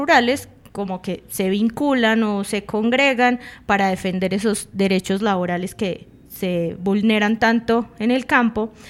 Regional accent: Yolombó, Antioquia, Colombia; allá en Antioquia, en Yolombó, de donde yo vengo, donde nací, donde está toda mi familia

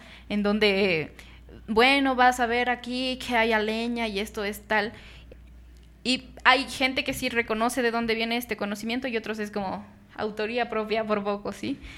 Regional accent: Ecuador; No, pero yo, porque soy ecuatoriana.

